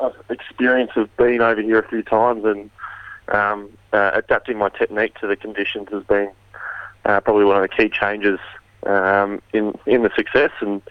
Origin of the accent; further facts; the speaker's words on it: Australia; That's probably the toughest thing to deal with as an Australian player coming over here.